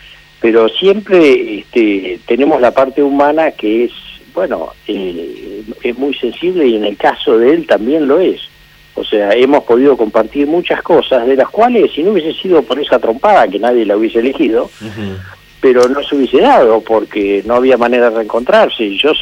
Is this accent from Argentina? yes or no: yes; Argentina; los que somos argentinos